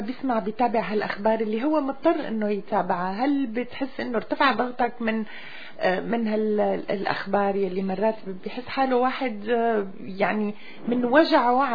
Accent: Syria; نحن كسوريين

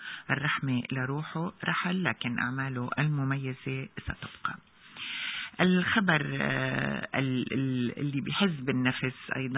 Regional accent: Syria; وبهاليوم بالذات قديش نحن كسوريين منشعر بالأسى على متاحف سورية

